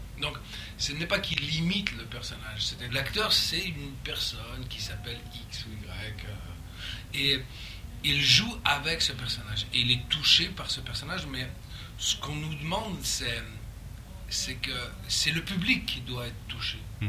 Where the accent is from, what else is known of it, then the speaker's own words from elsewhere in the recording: France; born there; also born or lived in Canada; je suis né en France, j'ai vécu 15 ans au Canada, mais mon âme et mon imaginaire, elle est complètement russe et polonaise.